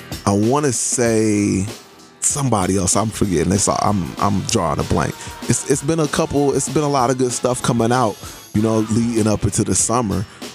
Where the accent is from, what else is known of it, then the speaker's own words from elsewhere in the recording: Chicago, Illinois, United States; I'm from Chicago, so you can't feel the Detroit rappers